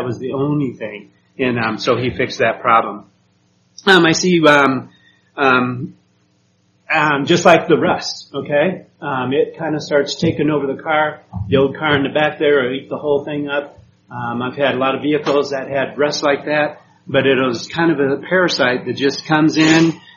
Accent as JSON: {"language": "English", "country": "Puerto Rico", "tie": "born there", "said": "Okay, I was born in Puerto Rico."}